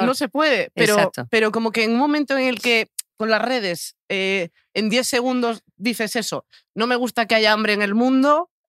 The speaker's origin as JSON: {"language": "Spanish", "region": "Galicia", "country": "Spain", "said": "porque soy gallega, supongo, no sé."}